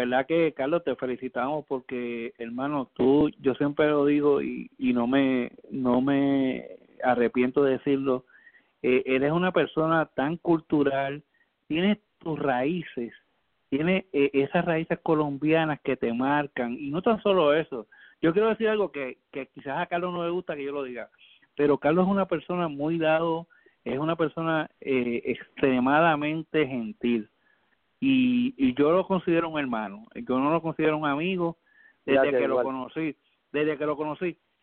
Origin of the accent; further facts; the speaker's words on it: Santurce, San Juan, Puerto Rico; como decimos allá en Santurce, en mi pueblo Santurce.